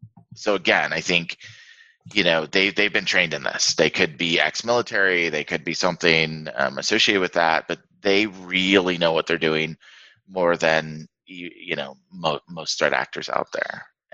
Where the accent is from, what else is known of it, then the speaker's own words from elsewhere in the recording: California, United States; I grew up in the Bay Area.